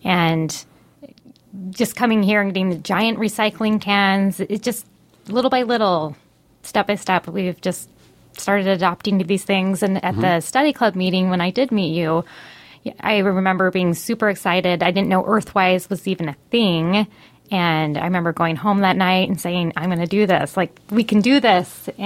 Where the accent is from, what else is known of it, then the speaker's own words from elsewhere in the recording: Utah, United States; also born or lived in Indiana / Minnesota; I'm from Utah originally, and my husband's from California. But we've spent quite a bit of time in the Midwest. So 4 years in Indiana and 6 years in Minnesota.